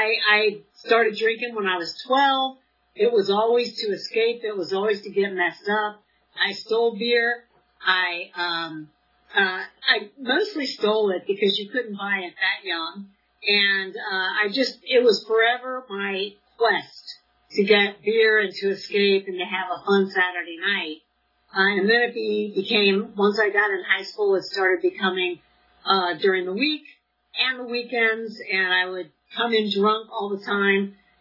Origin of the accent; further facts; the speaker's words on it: Cincinnati, Ohio, United States; I was born and raised in Cincinnati.